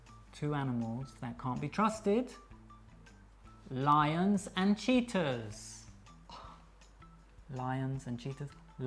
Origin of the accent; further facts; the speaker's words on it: United Kingdom; Well, I'm a British man, so I can never get enough of English breakfast tea.